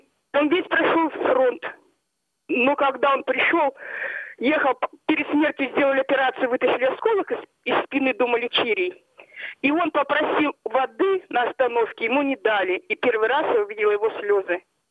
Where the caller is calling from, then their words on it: Chelyabinsk, Chelyabinsk Oblast, Russia; Я звонила из Челябинска